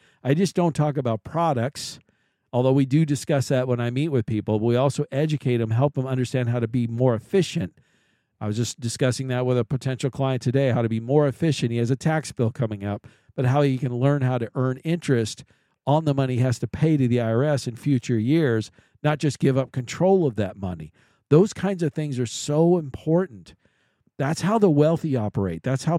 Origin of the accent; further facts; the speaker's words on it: Kansas City, Missouri, United States; my hometown is Kansas City, and I feel terrible for what happened to those people there.